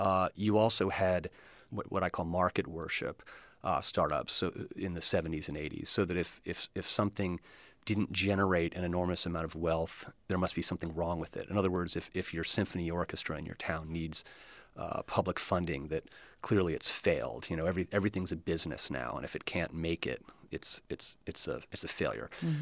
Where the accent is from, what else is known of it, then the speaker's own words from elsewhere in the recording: Baltimore, Maryland, United States; I'm from Baltimore, so I remember when steel started to fade out